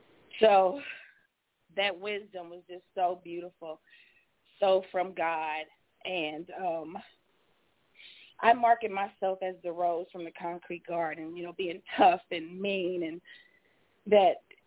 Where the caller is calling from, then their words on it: Charleston, West Virginia, United States; I'm from Charleston, West Virginia.